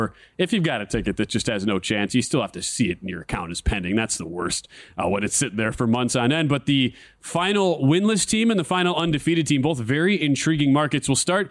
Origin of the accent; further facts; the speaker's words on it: Milwaukee, Wisconsin, United States; they took 3 of 4 from my hometown Milwaukee Brewers